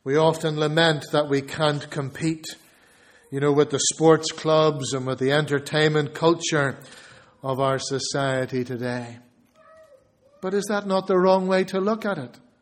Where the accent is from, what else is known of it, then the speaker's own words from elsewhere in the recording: Dublin, Leinster, Ireland; I grew up in Dublin